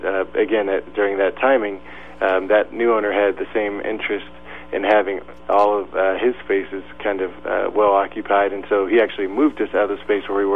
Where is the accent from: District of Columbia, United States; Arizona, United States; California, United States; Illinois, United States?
California, United States; Oakland; I grew up in Oakland and had been working there even before the Hidden Genius Project